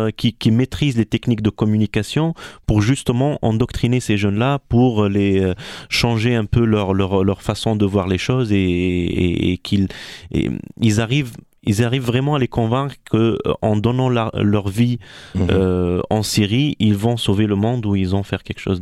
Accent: Tunis, Tunis Governorate, Tunisia; moi comme Tunisien, jeune Tunisien, je vivais dans un quartier parce que j'ai grandi à Tunis

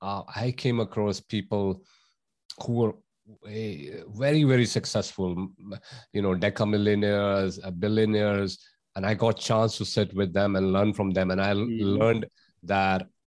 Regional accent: India; growing up in India, we have cultural values, we have spiritual values, but what we are not taught is about mindset, the power of mind.

